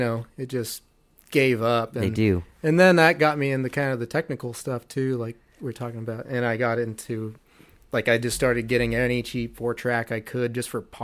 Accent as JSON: {"language": "English", "town": "Gig Harbor", "region": "Washington", "country": "United States", "tie": "born or raised there", "said": "I grew up in Washington State, okay, in Gig Harbor, Washington, right near Tacoma."}